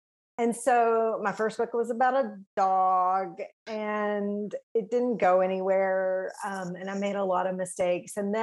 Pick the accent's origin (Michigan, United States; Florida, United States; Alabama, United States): Alabama, United States; No, I grew up in South Alabama.